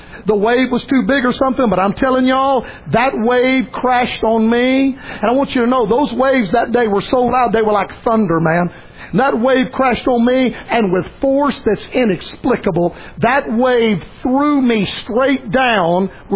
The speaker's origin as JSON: {"language": "English", "region": "Gulf Coast", "country": "United States", "tie": "born or raised there"}